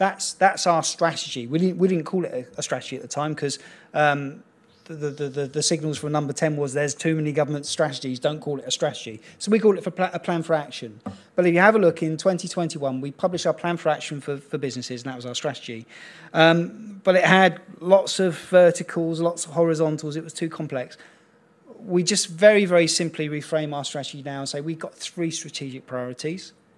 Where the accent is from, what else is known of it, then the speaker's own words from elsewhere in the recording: South East England, United Kingdom; born there; now in North Yorkshire, United Kingdom; Unfortunately, I was born just outside of Slough.